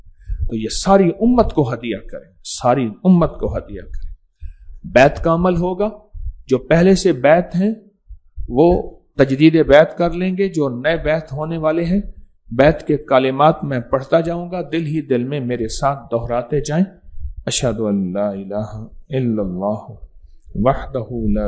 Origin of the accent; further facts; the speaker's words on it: Haveli, Azad Kashmir, Pakistan; حویلی میں, میرا آبائی شہر ہے حویلی میں